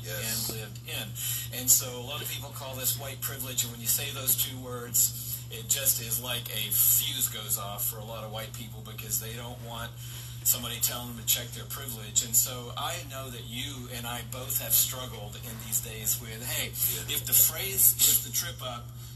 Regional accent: Atlanta, Georgia, United States; born there; when I was born, the day I was born on Boulevard at Georgia Baptist Hospital in 1958, black people did not have equal rights in this city.

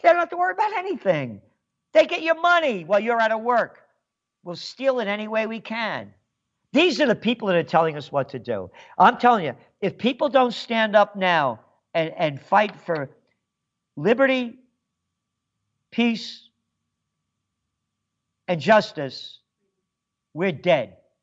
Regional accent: United States; It's again, I'm an American.

